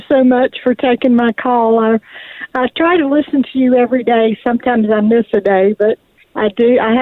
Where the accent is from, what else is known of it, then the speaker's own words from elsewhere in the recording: Florida, United States; I grew up in Florida when I was, you know, growing up as a young person and a teenager